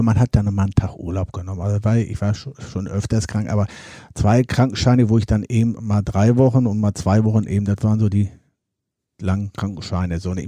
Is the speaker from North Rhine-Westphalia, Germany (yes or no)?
yes; Herne, North Rhine-Westphalia, Germany; Mein Vater war Bergmann gewesen. Ich komme aus einer Bergbaukolonie aus Wanne-Eickel in Bickern